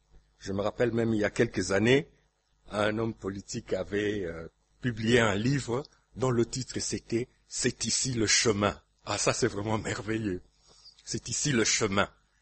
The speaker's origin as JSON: {"language": "French", "country": "DR Congo", "said": "Moi, je suis du Congo, Congo-Kinshasa."}